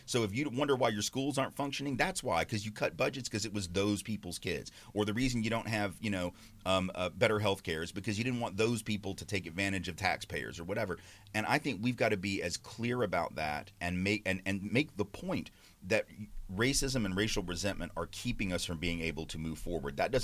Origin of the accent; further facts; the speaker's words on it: Nashville, Tennessee, United States; I grew up in Nashville in the 80s and 70s and 80s